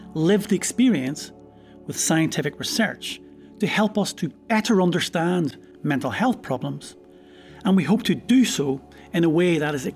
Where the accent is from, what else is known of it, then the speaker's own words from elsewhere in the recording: Ireland; now in Scotland, United Kingdom; because I feel much more Irish living in Scotland than I certainly